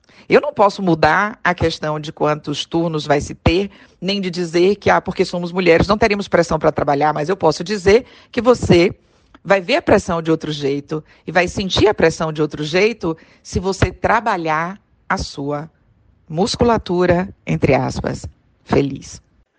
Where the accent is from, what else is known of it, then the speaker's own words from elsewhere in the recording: Bahia, Brazil; o mundo é minha casa, mas eu sou baiana